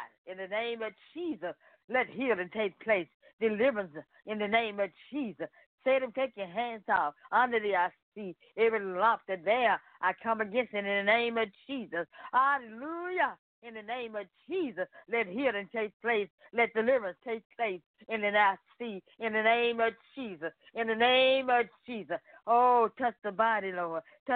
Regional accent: Memphis, Tennessee, United States; I'm coming from Memphis, Tennessee.

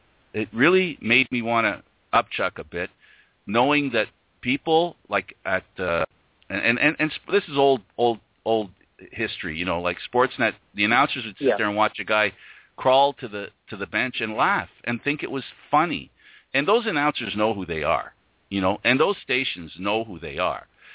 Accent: Canada; of course I am Canadian. I was born here. I spend a lot of time in a winter climate.

